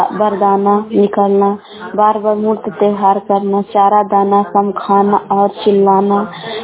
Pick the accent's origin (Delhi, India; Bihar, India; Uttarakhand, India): Bihar, India; Patna; मैं पटना जिला के रहने वाली हूँ।